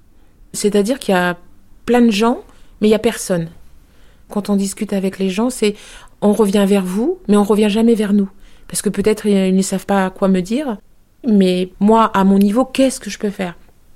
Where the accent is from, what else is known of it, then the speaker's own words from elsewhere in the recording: Île-de-France, France; je suis de Seine-et-Marne et j'habite proche de Couvray.